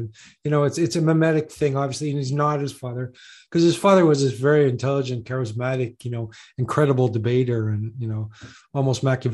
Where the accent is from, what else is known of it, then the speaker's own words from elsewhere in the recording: Ottawa, Ontario, Canada; big truckers are gonna drive into Ottawa. This is my hometown. Yes. This is my hometown, right?